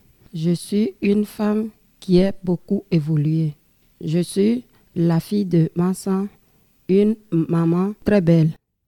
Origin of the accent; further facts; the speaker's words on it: Azaon, Togo; Je viens d'Afrique. Je viens de pays bleu clair. Je viens du Togo, du village de Azaon, le village de Banane et des ananas.